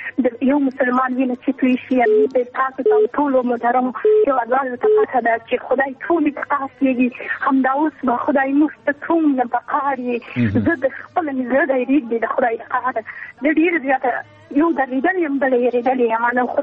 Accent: Afghanistan; موږ خو افغانان ټول عمر او ډېر زیات دردېدلی یو.

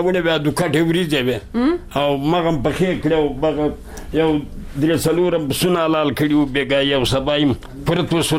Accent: Kabul, Afghanistan; زه وو زه د کابل دی ولایت.

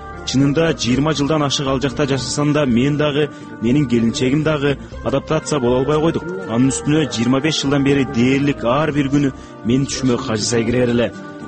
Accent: Kajisay, Issyk-Kul Region, Kyrgyzstan; Мен ушул жерде туулуп өскөм

